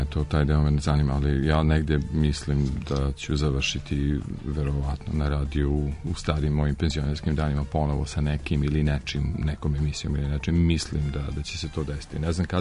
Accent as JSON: {"language": "Serbian", "town": "Smederevo", "region": "Šumadija and Western Serbia", "country": "Serbia", "tie": "born or raised there", "lives_now": "Belgrade, Serbia", "said": "Radio Smederevo, u mom rodnom gradu. Pre nego što sam prešao u Beograd, profesionalno preselio se i profesionalno i lično da živim u Beogradu, jer sam pre toga, pre posla u radiju, studirao faktički u Beogradu."}